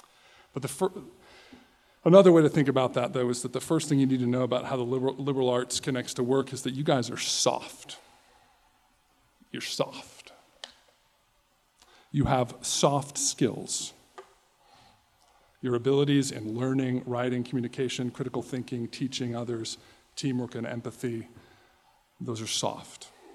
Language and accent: English; Chicago, Illinois, United States; now in Moscow, United States; I'm from Chicago. I grew up in Chicago. I moved to NSA in 2000 and moved to Moscow to come to NSA in 2002.